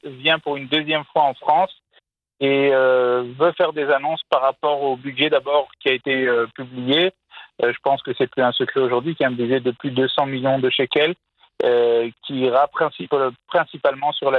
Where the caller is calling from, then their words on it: Jerusalem, Jerusalem District, Israel; Tout à fait, oui, je suis à Jérusalem.